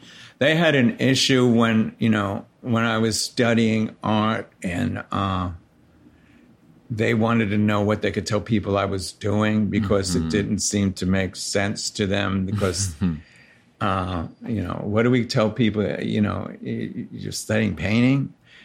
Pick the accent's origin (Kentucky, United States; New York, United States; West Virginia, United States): New York, United States; New York City; And so I grew up in Sunset Park and then Borough Park.